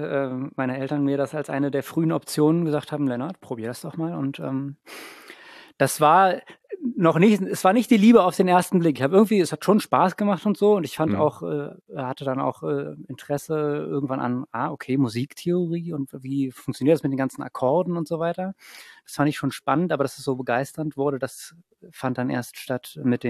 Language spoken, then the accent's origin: German; Berlin, Germany; born there; Ich bin in Berlin geboren, genau.